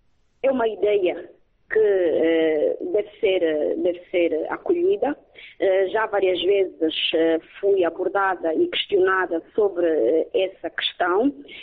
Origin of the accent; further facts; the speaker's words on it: Angola; estamos à espera, enquanto angolanos, das nomeações e exonerações dos embaixadores.